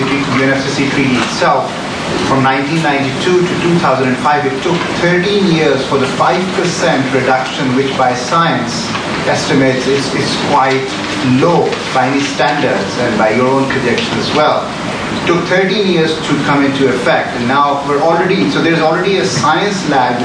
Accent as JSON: {"language": "English", "country": "Pakistan", "said": "I'm from Pakistan, and I was involved in the negotiations, and I'm now a PhD student"}